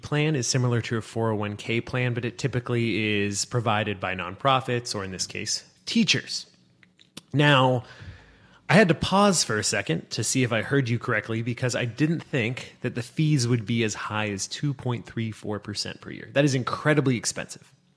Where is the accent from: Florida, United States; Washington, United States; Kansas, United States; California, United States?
California, United States; In the state of California, my home state, it was averaging $5.13 per gallon.